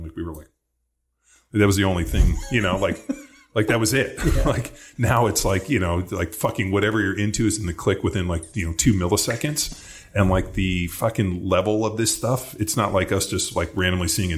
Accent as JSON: {"language": "English", "town": "Palos Verdes", "region": "California", "country": "United States", "tie": "born or raised there", "said": "Yep. Like, so I grew up in Palos Verdes."}